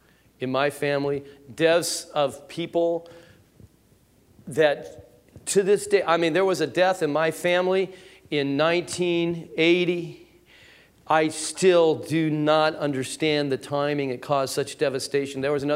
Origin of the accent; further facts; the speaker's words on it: Van Nuys, California, United States; I'm from Van Nuys, okay?